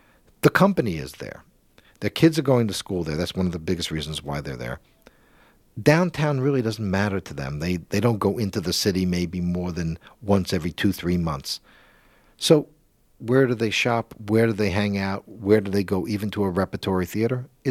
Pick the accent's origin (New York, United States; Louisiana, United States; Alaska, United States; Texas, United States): New York, United States; You would have a suburban expansion, let's say, where I grew up on Long Island, and there were working-class suburbs, and there were middle-class suburbs